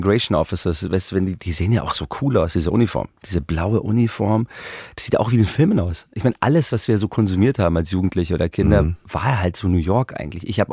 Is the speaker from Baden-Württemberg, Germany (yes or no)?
no; Munich, Bavaria, Germany; born there; ich nach dazu als Österreicher mit Migrationshintergrund, obwohl ich bin in München geboren und so, aber mir wird ja auch noch, ich bin auch noch Österreicher